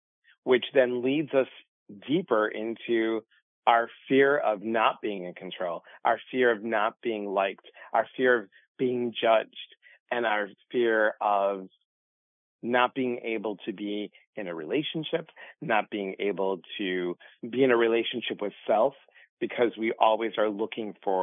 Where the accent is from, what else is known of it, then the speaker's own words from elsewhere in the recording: Chicago, Illinois, United States; now in Washington State, United States; I'm originally from Chicago. I live in Washington State, but I'm originally from Chicago.